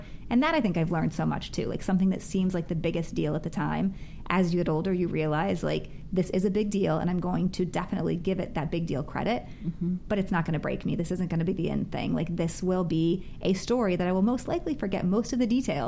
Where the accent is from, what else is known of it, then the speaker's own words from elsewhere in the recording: Arizona, United States; Growing up in Arizona, like, big deal. You move the seats.